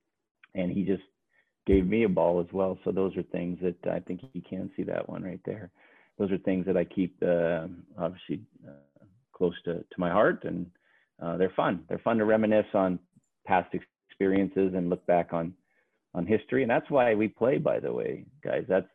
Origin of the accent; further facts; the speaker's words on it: United States; So as an American, obviously we all knew Wayne.